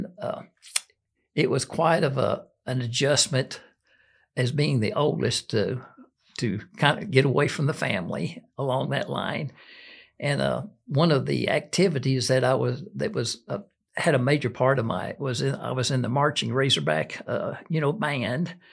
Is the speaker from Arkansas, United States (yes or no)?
yes; Fort Smith, Arkansas, United States; I was raised in Fort Smith, Arkansas, and I hate to admit it, but I was went to a Southern Baptist church until I went to college and met Beth.